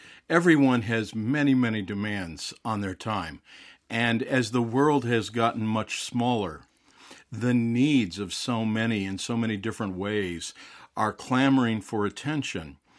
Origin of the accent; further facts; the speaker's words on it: Florida, United States; At the same time, my home state of Florida is the only state in the United States that seems to be ramping up to increase the number of new death sentences.